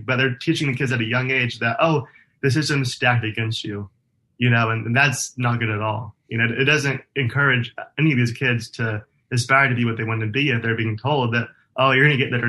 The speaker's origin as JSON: {"language": "English", "town": "Rockwell", "country": "United States", "tie": "born or raised there", "said": "I was born and raised here in Rockwell, which is where I'm running for office, K through 12 in our school system."}